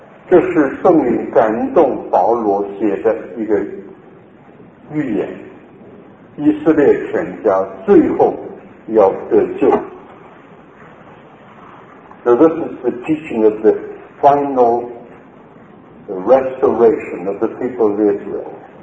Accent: China; 当然 American aggressiveness 和我们中国人的这个文化的背景，我们 cultural background 有点不同

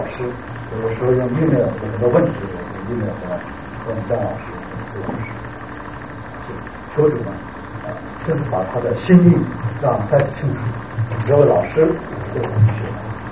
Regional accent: Taiwan; also born or lived in Xi'an, China; 我是在中国陕西省的西安出生的，我是在1950年4、5岁的时候跑到台湾来，所以我也算是台湾人，就在台湾的天宫市，我的台语说的不错了，可是呢，我这个陕西话我从来没有说过

